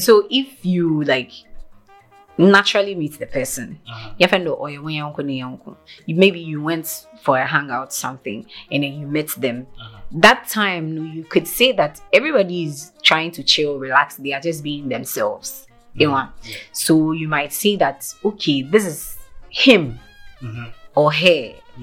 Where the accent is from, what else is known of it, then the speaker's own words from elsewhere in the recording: Ghana; I'm from Ghana. I'm from Ghana.